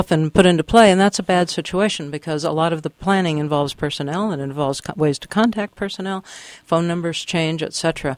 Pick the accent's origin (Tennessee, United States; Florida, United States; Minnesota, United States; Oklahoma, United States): Oklahoma, United States; and I might mention I am from Oklahoma, so that really does strike home to me.